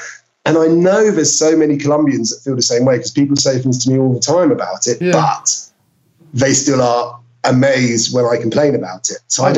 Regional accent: England, United Kingdom; I like to keep my Englishness, and all of this being a miserable old bastard is part of being English, you know?

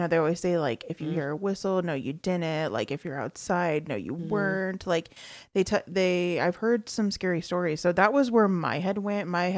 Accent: United States; We are American and we went to public school.

